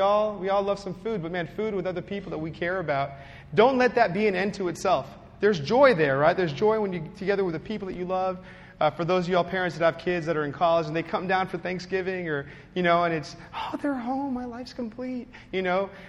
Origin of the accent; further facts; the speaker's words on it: Texas, United States; I'm from the Rio Grande Valley, so it just hits home.